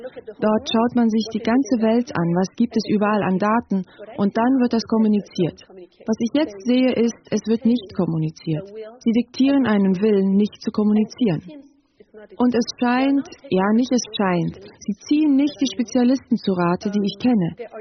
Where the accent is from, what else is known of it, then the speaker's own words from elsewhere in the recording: Switzerland; was mich als Schweizer Bürgerin absolut schockiert